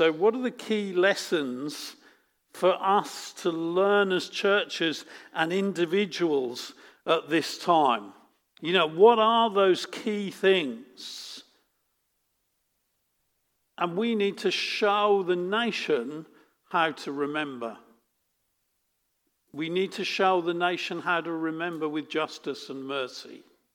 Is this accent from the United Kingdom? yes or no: yes; Suffolk, East of England, United Kingdom; Well, I'm from Suffolk